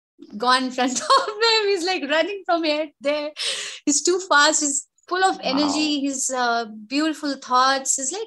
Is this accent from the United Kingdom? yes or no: no; Delhi, India; now in Mumbai, India; I'm from Delhi